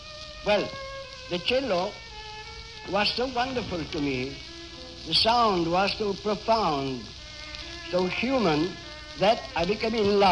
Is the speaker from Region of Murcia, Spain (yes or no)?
no; El Vendrell, Catalonia, Spain; born there; English is a second language; I was born in December 1876 in Vendrell, a village in Catalonia, about 70 kilometers from Barcelona.